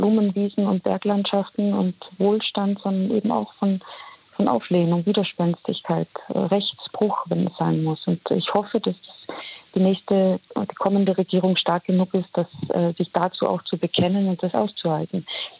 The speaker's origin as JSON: {"language": "German", "region": "Carinthia", "country": "Austria", "said": "Und als Kärntnerin, die ich ja auch bin, kann ich sagen, also wir Kärntner und Kärntnerinnen sind ja wunderbar geschult im Umgang mit reaktionären und autoritären Kräften."}